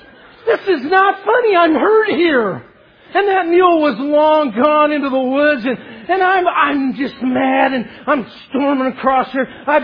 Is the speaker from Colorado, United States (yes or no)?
yes; Cortez, Colorado, United States; born there; I can ride a horse, and I was born in Cortez, Colorado.